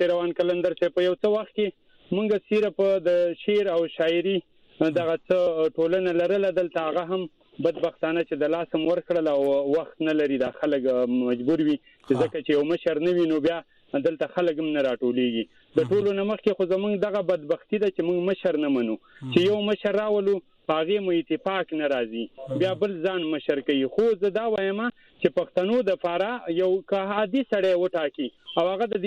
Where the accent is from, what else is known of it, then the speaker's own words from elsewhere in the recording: Wana, Khyber Pakhtunkhwa, Pakistan; زه د وزیرستان هم یم د لرو بر افغان یم زه سلیمان خیل یم د جنوبی وزیرستان د وانه سرم تعلق لرم